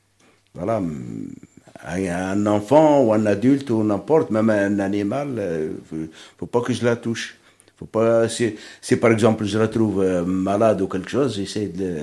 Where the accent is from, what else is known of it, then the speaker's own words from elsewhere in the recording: Algeria; moved away as an adult; now in France; parce que quand je venais de l'Algérie, j'ai eu mon frangin là, qui m'accueillait en France, voilà.